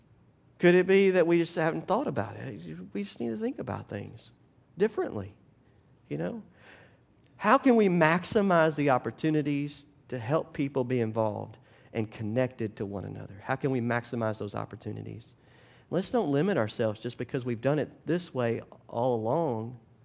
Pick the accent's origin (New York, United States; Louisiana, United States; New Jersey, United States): Louisiana, United States; at least I grew up in Louisiana, so we had the blue law. You couldn't work on Sunday, right?